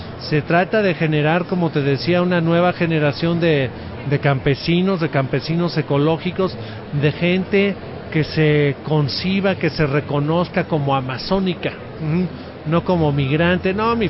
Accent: Mexico; te lo digo como mexicano, yo soy de México

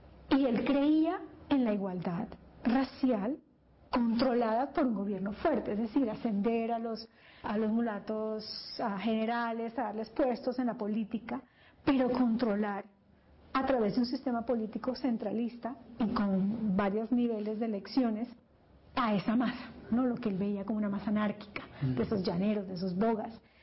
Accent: Panama; first language es; moved away as an adult; como panameña, como alguien que creció escribiendo en español, leyendo en español, y hasta todo el pregrado, y después irme a Estados Unidos a escribir de repente en inglés por primera vez

